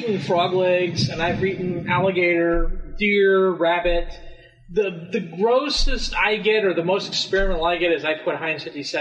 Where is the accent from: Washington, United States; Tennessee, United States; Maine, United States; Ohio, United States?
Ohio, United States; Westerville; I came here from Westerville, Ohio, in my middle school.